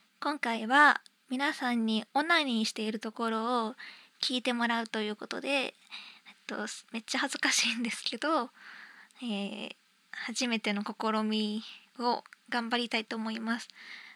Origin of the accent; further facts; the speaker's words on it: Kansai, Japan; accent: Kansai; まあ一応関西出身なんで関西弁でやらせてもらおうと思います。